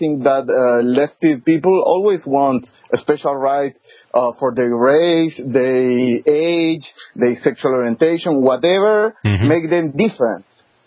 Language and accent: English; Chile; My skin is almost the same tone. I'm from Chile.